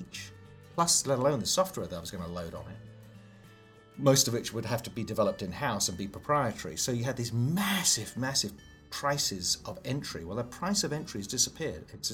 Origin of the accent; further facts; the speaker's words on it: United Kingdom; now in United States; So I'm a Brit, right? We know that. So we... I love this country, and I'm now a US citizen and very proud to be so.